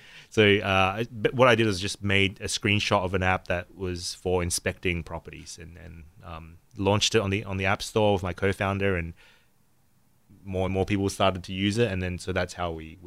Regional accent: Australia; I grew up in Australia, and my background is in graphic design.

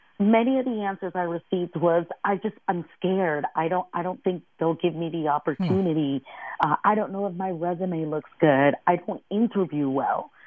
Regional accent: New York City, New York, United States; It's also, I come originally from New York City.

